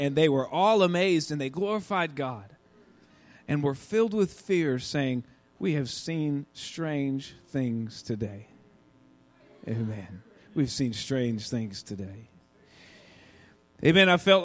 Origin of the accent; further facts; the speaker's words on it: Austin, Texas, United States; I'm from Austin, Texas, so it's a little bit warmer there.